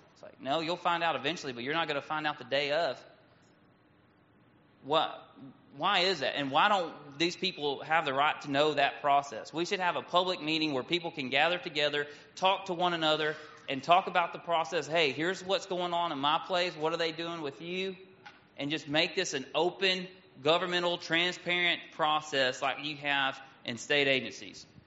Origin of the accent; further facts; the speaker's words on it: Texas, United States; You know, I'm from East Texas, so it just looks like that, well, man, somebody needs to work on their pastures a little bit.